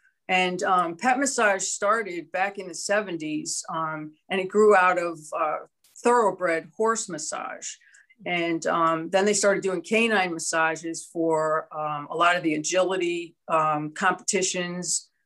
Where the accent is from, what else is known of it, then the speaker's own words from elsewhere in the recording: New Jersey, United States; Well, I grew up in New Jersey, and growing up, I had a fondness of animals